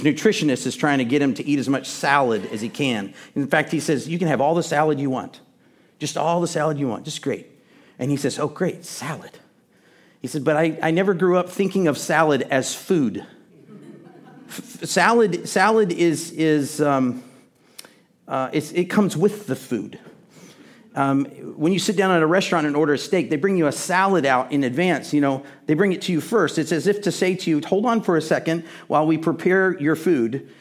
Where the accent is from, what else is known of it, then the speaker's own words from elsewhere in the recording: Texas, United States; Challenging for me, because I do not parler vieux français, because I'm from Texas.